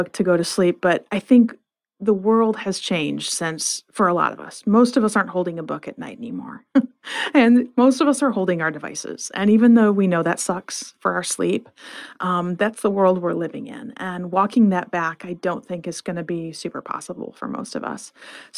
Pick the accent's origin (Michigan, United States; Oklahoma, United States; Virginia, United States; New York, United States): Michigan, United States; Flint; And I grew up in Flint, Michigan. And, you know, it wasn't a super safe place even then.